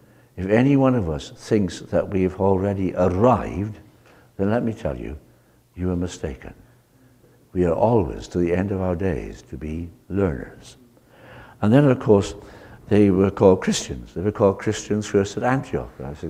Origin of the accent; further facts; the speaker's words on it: Wales, United Kingdom; I come from Wales, as you probably know.